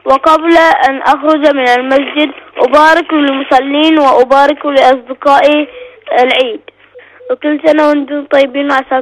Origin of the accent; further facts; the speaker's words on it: Bahrain; من البحرين